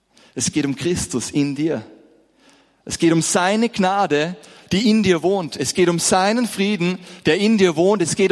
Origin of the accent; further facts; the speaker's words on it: Austria; haben wir es eigentlich ein sehr friedliches Leben als Österreicher, oder?